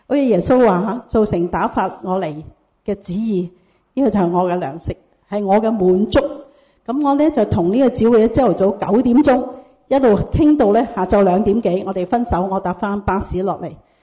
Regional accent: Foshan, Guangdong, China; 我30年前翻去我哋鄉下佛山嗰度咧。

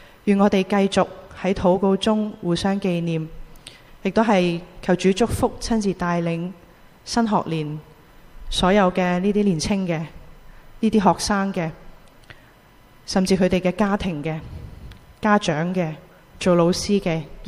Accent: Hong Kong; 由意大利人到今天我们香港人

